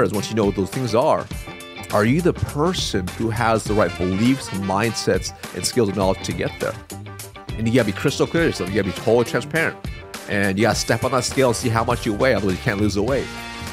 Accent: Eugene, Oregon, United States; And I'm from Eugene. So down there, a lot of people just typically don't even have AC.

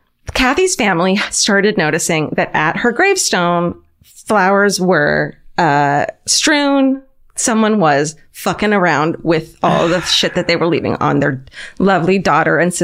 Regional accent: Orange County, California, United States; I'm from Orange County, which is suburbia

